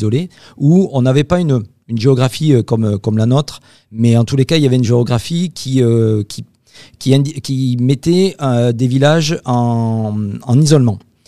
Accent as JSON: {"language": "French", "town": "Mont-de-Marsan", "region": "Nouvelle-Aquitaine", "country": "France", "said": "je viens de l'Académie de Bordeaux, donc plus précisément Mont-de-Marsan, donc dans le sud-ouest."}